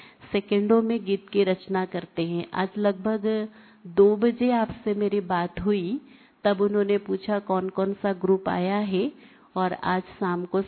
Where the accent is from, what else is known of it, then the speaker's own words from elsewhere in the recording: Odisha, India; now in Balotra, India; वैसे मैं उड़ीसा से हूँ, परंतु बाबा ने यहाँ मधुबन कनेक्शन में बालोत्रा करके एक जगह है, वहाँ पर बाबा ने सेवा में रखा है।